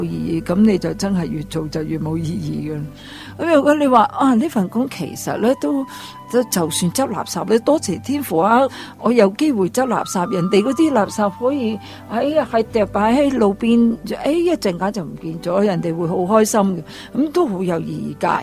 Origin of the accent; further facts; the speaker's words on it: China; 是啊，我估计有阵时候我们中国人有个很奇特的一个危机，就是